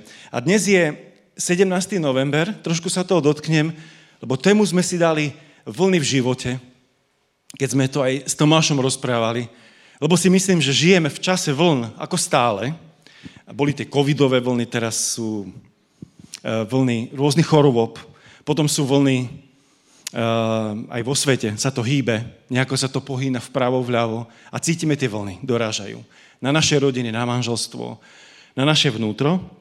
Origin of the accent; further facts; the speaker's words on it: Zvolen, Banská Bystrica Region, Slovakia; pochádzam zo Zvolena, stredné Slovensko, ak ste tam niekedy pri Banskej Bystrici boli.